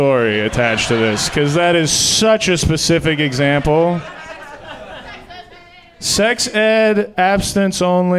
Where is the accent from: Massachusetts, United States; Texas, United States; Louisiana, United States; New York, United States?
Texas, United States; I'm Texan. Before I say this next thing, I'm from Texas.